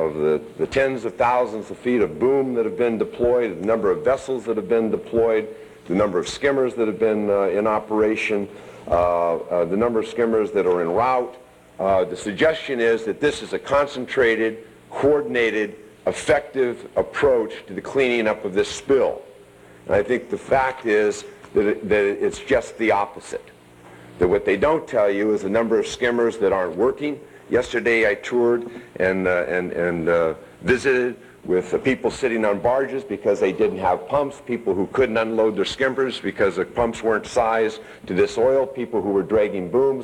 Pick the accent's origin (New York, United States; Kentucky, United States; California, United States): California, United States; Martinez; in my hometown, Martinez, California